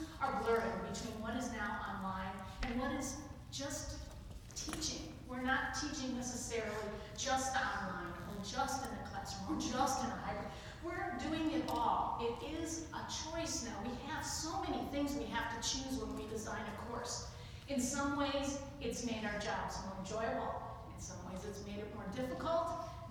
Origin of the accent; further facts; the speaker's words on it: California, United States; I'm just from California.